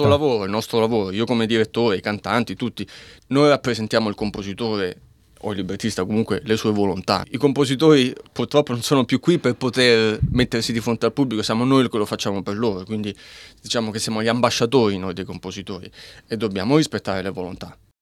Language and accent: Italian; Rome, Lazio, Italy; born there; moved away as an adult; also born or lived in United States; Io sono nato a Roma, ho iniziato a studiare il violino, quindi ho studiato in conservatorio a Roma.